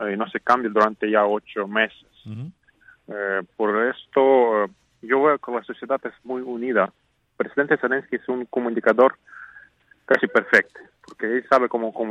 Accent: Ukraine; Spanish is a second language; aquí yo como analista político, no como un ucraniano, entiende que de verdad el gobierno de Ucrania hace lo que puede para sobrevivir

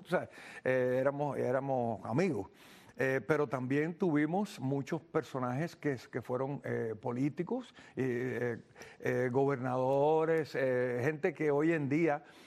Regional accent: Cuba; moved away; cuando yo salí de Cuba, fui a Colombia

